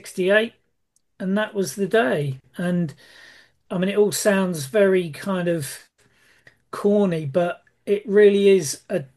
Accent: Bognor Regis, South East England, United Kingdom; also born or lived in Torquay; going by the old mantra of you support the team closest to where you were born, it would be Torquay United. But growing up in Bognor

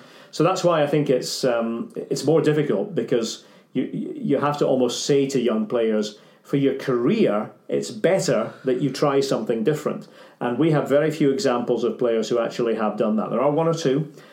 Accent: Aberdeen, Scotland, United Kingdom; I'm from Aberdeen. There are days, if I'm not working, I might go and watch Aberdeen with some friends

